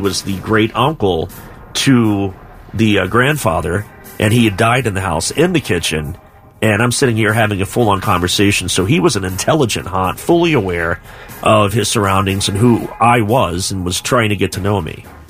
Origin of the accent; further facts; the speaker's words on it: Beaver, Ohio, United States; But we had the same thing in Beaver, Ohio, which I grew up in Beaver, Ohio. That's like deep south, southern Ohio, Pike County.